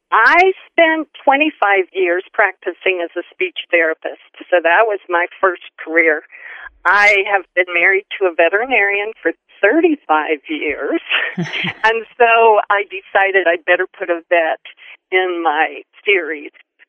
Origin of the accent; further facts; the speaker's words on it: Colorado, United States; I grew up in Colorado. I love the state. I lived on a cattle ranch outside of a very small town that's close to the Continental Divide.